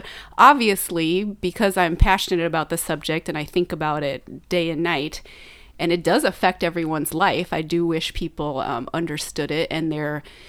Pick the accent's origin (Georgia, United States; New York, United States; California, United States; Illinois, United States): Illinois, United States; Galesburg; my stepfather was appointed to fill a vacancy on the city council in my hometown of Galesburg, Illinois